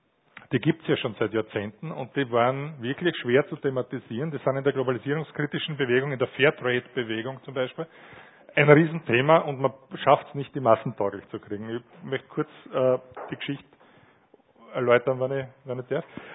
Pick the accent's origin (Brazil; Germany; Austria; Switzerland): Austria; Jetzt wissen wir gerade als Österreicher